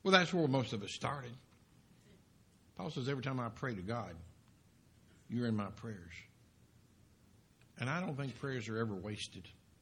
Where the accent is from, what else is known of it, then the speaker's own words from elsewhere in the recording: Kentucky, United States; We're barefooted. We're from Kentucky.